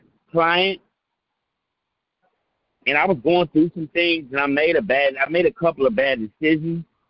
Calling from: Houston, Texas, United States; My state is Texas. I'm from Houston.

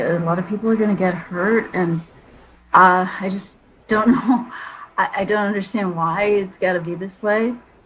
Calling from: New York, United States; I'm from New York.

